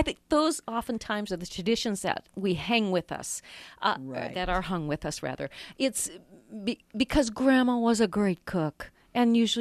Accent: North Dakota, United States; growing up in North Dakota, of course, that was usually, you could pretty much count on a blizzard.

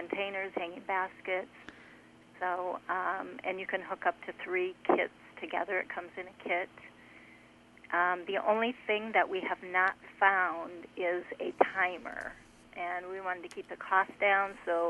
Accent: Mason City, Iowa, United States; I grew up in Mason City, Iowa, which is about 3.5 hours from Atlantic.

